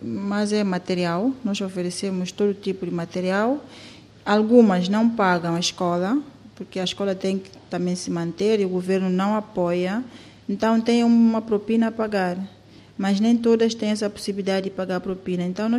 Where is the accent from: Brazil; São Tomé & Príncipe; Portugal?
São Tomé & Príncipe; São Tomé; born there; also born or lived in Luanda, Angola; nasci em São Tomé. Os meus pais são cabo-verdianos. Eu estive fora em Luanda, Angola, por 14 anos